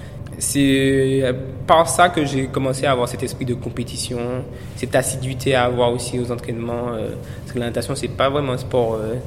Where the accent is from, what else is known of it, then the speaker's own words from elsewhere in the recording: Martinique; now in France; Principalement pour les études, parce que comme quand je suis parti de Martinique, j'avais fait cette année-là, j'ai fait 5e au championnat de France espoir.